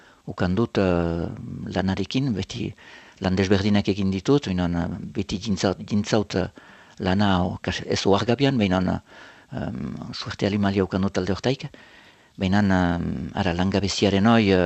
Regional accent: Saint-Pée-sur-Nivelle, Nouvelle-Aquitaine, France; eta hori Senpereri nire sorterriari lotura bat

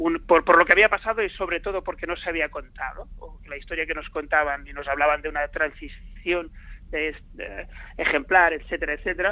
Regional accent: Barcelona, Catalonia, Spain; Nosotros somos de Barcelona y no, nadie en la escuela, en ninguna parte se nos había contado esto.

